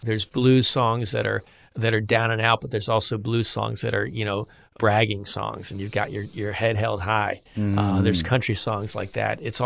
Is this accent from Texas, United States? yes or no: no; Philadelphia, Pennsylvania, United States; There's also some 70s soul stuff that, you know, I'm from Philly.